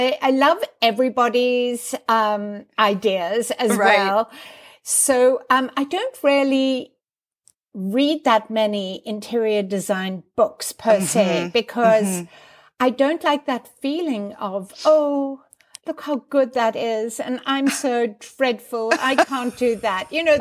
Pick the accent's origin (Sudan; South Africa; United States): South Africa; I'm very influenced by being a South African because you probably have met South Africans. We have wanderlust South Africans.